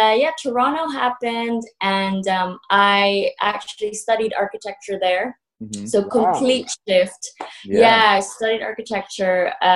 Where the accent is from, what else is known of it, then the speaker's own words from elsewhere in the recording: Cebu, Central Visayas, Philippines; moved away; I'm an islander from Cebu, Philippines. It's a beautiful island.